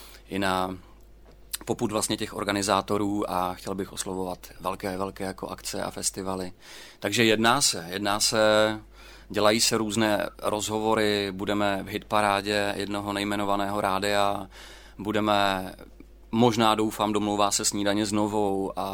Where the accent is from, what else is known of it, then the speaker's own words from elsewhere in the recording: Frýdek-Místek, Moravian-Silesian Region, Czechia; Já jsem původem z Frýdku Místku.